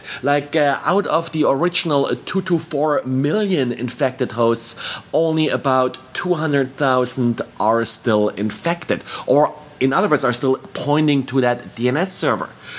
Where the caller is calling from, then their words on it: Washington, District of Columbia, United States; I'm today recording from Washington, D.C.